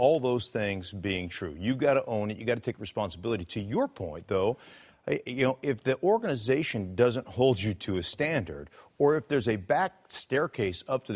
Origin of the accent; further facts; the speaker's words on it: Alaska, United States; Like, I came from Fish Belly White in Alaska, right? I came from an upper, you know, upper middle class, yeah, family